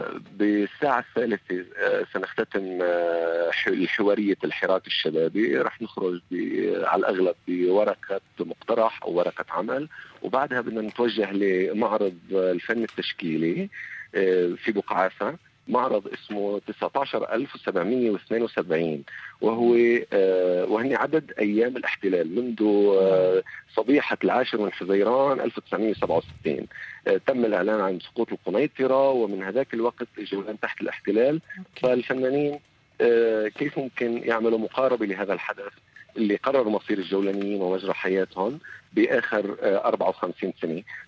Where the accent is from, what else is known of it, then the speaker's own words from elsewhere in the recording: Golan, Syria; إن كان نحن كجولانيين وإن كان نحن كسوريين بشكل عام.